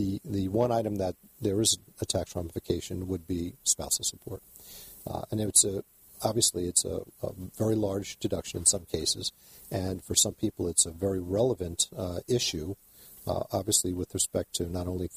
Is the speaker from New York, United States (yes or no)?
yes; New York, United States; now in California, United States; I was born in New York, born and raised, went to college in Boston, went back to New York for law school